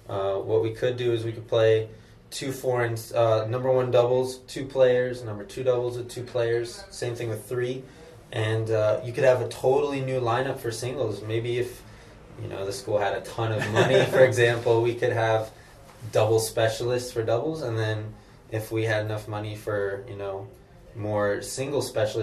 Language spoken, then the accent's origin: English; New Braunfels, Texas, United States; I'm from New Braunfels